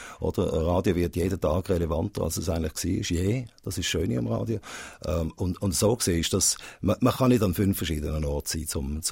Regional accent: Basel, Basel-Stadt, Switzerland; Also ich bin in Basel aufgewachsen.

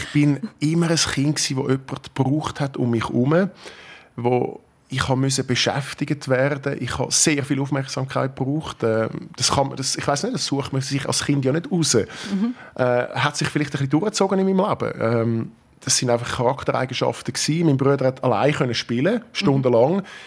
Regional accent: Kloten, Zurich, Switzerland; Ich bin im Schlufweg aufgewachsen. Ich meine, sportlicher wie der Schlufweg in Kloten kann man gar nicht sein.

